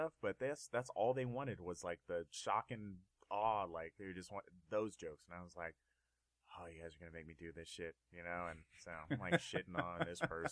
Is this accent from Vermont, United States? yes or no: no; Seattle, Washington, United States; also born or lived in California; I'm originally from Seattle, but I lived in California.